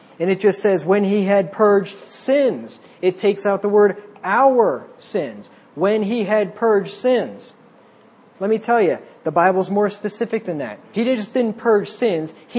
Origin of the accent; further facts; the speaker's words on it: Cincinnati, Ohio, United States; I was from Cincinnati before I moved here